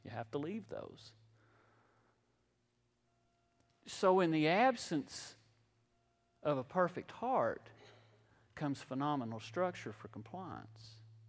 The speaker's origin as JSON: {"language": "English", "town": "Irwin", "region": "Pennsylvania", "country": "United States", "said": "And I keep wanting to say heathen. I got to put that R in there. I'm from Irwin. Heathen."}